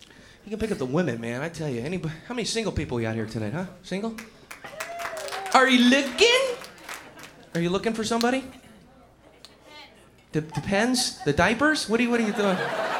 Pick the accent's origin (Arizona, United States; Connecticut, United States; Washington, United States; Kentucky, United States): Arizona, United States; Tucson; See, I'm from Tucson. There's nothing there.